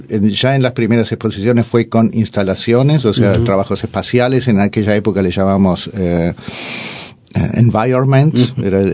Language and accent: Spanish; Montevideo, Uruguay; moved away as an adult; also born or lived in France / Switzerland; now in Germany; Soy montevideano, sí